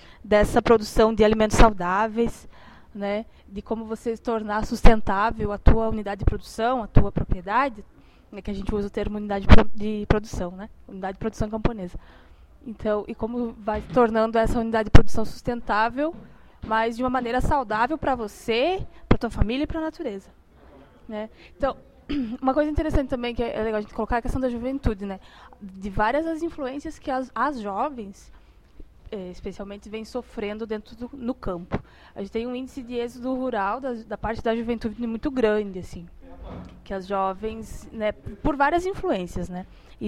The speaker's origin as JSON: {"language": "Portuguese", "town": "Curitibanos", "region": "Santa Catarina", "country": "Brazil", "said": "eu sou de Curitibanos, do interior do estado"}